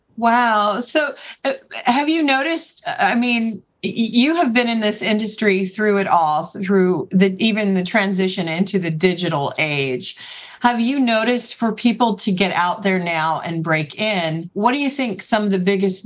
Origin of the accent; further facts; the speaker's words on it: Ohio, United States; also born or lived in Chicago; I'm from Ohio, and I love that snow, and I lived in Chicago, too